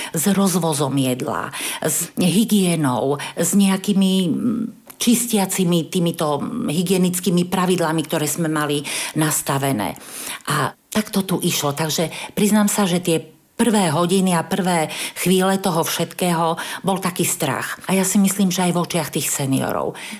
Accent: Michalovce, Košice Region, Slovakia; moved away as an adult; now in Prague, Czech Republic; Ja pochádzam z východného Slovenska, som rodáčkou z Michaloviec, od krásnej zemplínskej Šíravy.

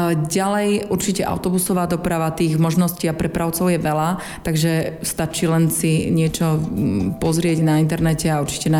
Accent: Banská Bystrica, Banská Bystrica Region, Slovakia; now in Prague, Czech Republic; v mojom rodnom meste v Banskej Bystrici, pretože to je krásne mesto s nádherným námestíčkom, obklopené horami

